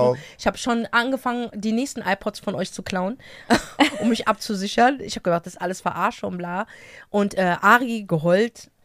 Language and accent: German; Frankfurt, Hesse, Germany; Ich komme hier nicht aus Amerika, ja. Oder aus dem Brasilien, aus den Slums. Ich komme aus Deutschland, aus Nordweststadt.